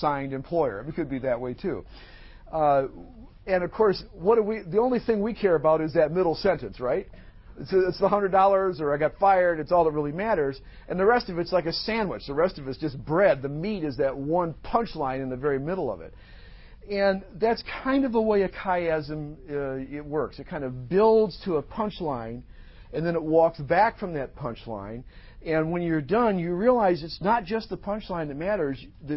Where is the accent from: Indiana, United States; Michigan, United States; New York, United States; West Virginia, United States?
Michigan, United States; Grand Rapids; Actually, I grew up in Grand Rapids, where the Christian Reformed Church, the CRC, is sort of centered and headquartered.